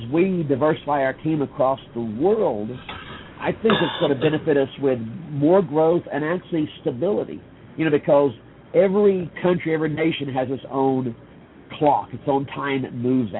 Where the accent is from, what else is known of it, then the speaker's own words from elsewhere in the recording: Appalachia, United States; I'm from Appalachia, but my wife mm-hmm. is from Detroit.